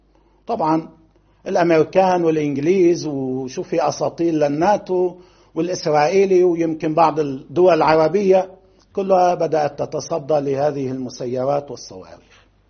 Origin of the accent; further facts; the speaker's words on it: Lebanon; هذا ما يجري في اليمن وهذا ما يجري عندنا في لبنان